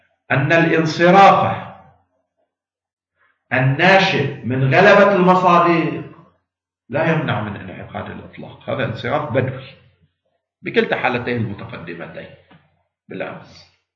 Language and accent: Arabic; Lebanon; كهذه الأحجار في مثل بلدنا لبنان مثلا